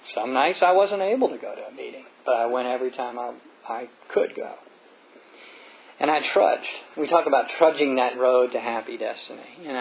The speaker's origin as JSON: {"language": "English", "region": "Virginia", "country": "United States", "tie": "born or raised there", "said": "I grew up in the area. I grew up in the Virginia area. I grew up with service people."}